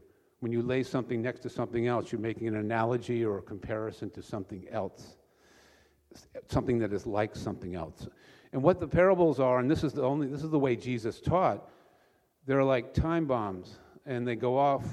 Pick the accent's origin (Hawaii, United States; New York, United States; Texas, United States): New York, United States; Katonah; when the Methodist minister in my hometown over the border in Katona did my brother's wedding